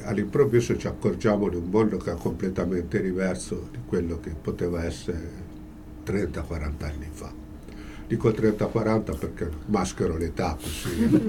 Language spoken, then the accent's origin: Italian; Perugia, Umbria, Italy; A Fontivecchia. Io sono nato e vissuto a Fontivecchia.